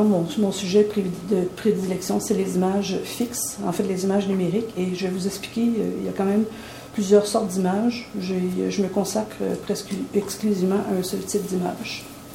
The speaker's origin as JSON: {"language": "French", "country": "Canada", "said": "Comme je viens du Canada, c'est un pays qui fonctionne dans deux langues, le français et l'anglais."}